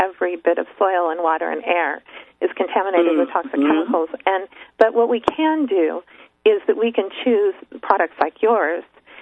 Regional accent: Oakland, California, United States; also born or lived in Marin County, United States / San Francisco, United States; I used to live in San Francisco. I was born and raised in Oakland and Marin County, and San Francisco is a place that I know.

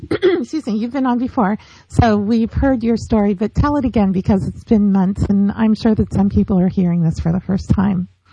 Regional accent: California, United States; I grew up in California and I was always really interested in food.

